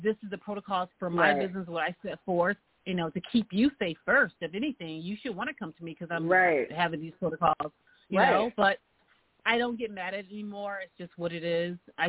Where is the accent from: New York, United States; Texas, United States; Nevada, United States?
New York, United States; now in Los Angeles, United States; I'm a New Yorker living in Los Angeles, as you would say.